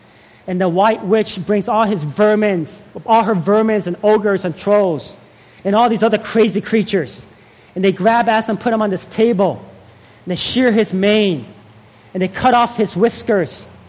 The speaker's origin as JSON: {"language": "English", "town": "Columbus", "region": "Georgia", "country": "United States", "tie": "born or raised there", "also_born_or_lived": "South Korea", "said": "I was 4 years old when I moved from South Korea. And my dad started a church in Fort Benning, Georgia. Columbus, Georgia."}